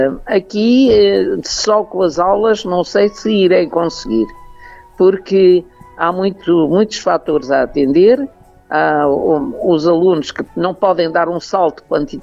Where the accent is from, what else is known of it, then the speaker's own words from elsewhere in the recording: Madeira, Portugal; also born or lived in Angola / Mozambique; Mas já nasci na Ilha da Madeira e, portanto, os primeiros anos já foi com um sotaque diferente. Depois estive em África. Vivi em África muitos anos, em Angola e Moçambique